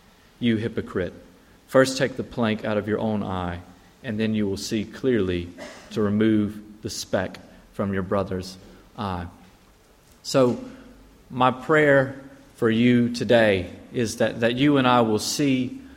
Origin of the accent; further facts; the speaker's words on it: United States; it became apparent that I was an American because of my accent, I guess.